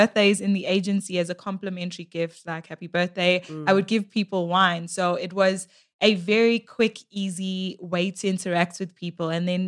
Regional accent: Durban, KwaZulu-Natal, South Africa; now in Johannesburg, South Africa; I am originally from Durban, but now I reside in the beautiful JHB.

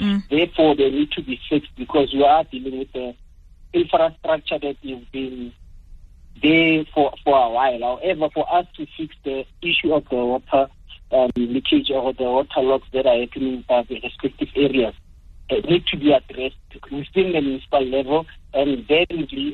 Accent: Kagiso, Gauteng, South Africa; I'm from Kagiso

